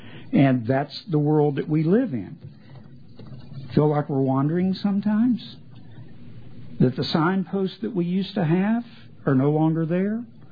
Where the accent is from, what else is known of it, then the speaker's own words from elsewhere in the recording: Texarkana, Arkansas, United States; It was surprising to me where I grew up in Texarkana, Arkansas, there was a cafeteria called Bryce's Cafe.